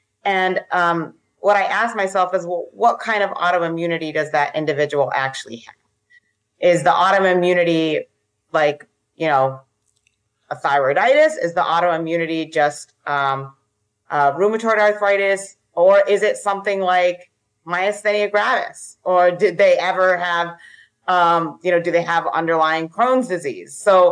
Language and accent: English; Florida, United States; I grew up in South Florida.